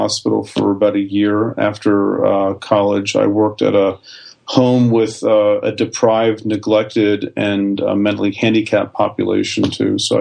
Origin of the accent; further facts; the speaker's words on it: New Jersey, United States; I grew up in Bergen County, New Jersey, which is northeastern quadrant of New Jersey.